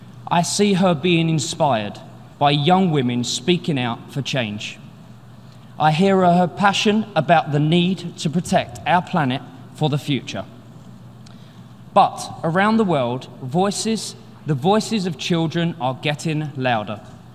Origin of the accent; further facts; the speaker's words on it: London, United Kingdom; I grew up in the East End of London